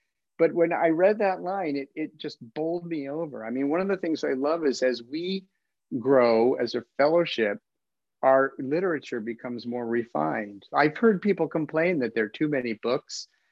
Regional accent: United States; People just, you know, maybe because we're American and we like to fight our way out of the bar that we walked into.

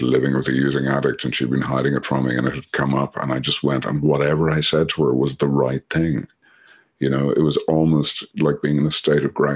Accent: Ireland; but I'm Irish, so I get a license to do that.

